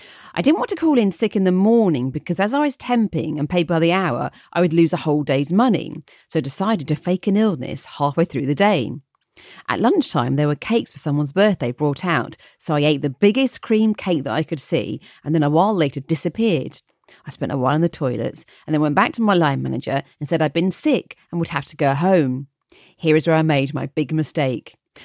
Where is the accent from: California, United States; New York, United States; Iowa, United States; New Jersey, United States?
Iowa, United States; Cedar Rapids; And this is a blurting out story. I grew up in Cedar Rapids, Iowa.